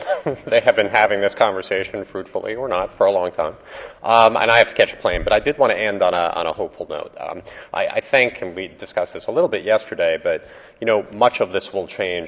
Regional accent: Colorado, United States; the state of Washington, which is following a pattern that my home state of Colorado set after the Columbine shooting

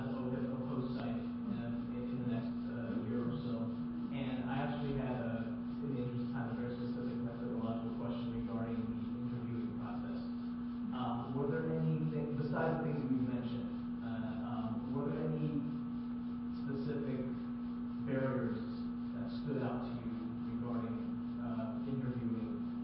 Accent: North Carolina, United States; from North Carolina.

